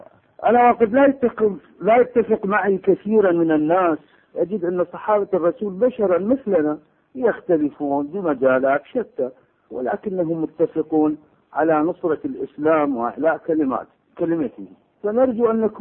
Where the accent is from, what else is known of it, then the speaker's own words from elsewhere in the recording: Basra, Basra Governorate, Iraq; أنا من البصرة أنا مختلط يعني أمي من طائفة وأبي من طائفة أخرى